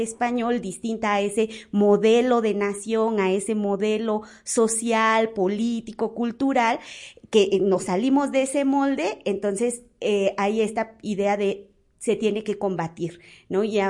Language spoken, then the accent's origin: Spanish; Oaxaca, Mexico; first language Zapotec; Spanish is a second language; Les acabo de saludar en mi lengua materna, mi lengua indígena, que es el zapoteco del Valle de Oaxaca.